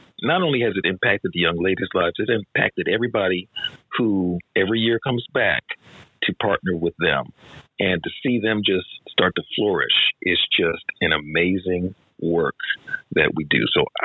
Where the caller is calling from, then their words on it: Lakewood, Washington, United States; I'm tapping in from Lakewood, Washington.